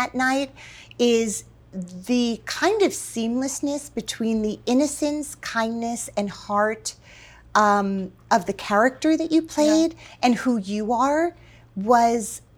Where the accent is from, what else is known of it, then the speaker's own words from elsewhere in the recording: New Jersey, United States; born there; I was born in New Jersey. I think you're my first Jersey girl.